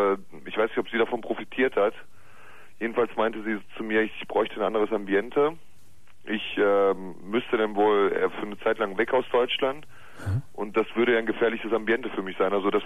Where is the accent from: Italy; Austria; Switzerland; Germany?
Italy; ich bin Italiener.